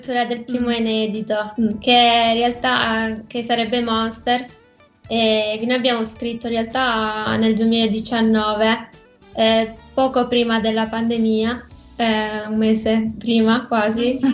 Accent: Lecce, Apulia, Italy; born or raised there; also born or lived in Novara

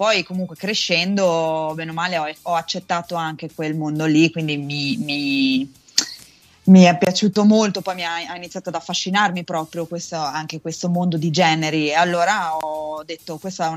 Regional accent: Trentino-Alto Adige, Italy; vengo dalla provincia di Bolzano e sono una cantautrice pop di musica italiana.

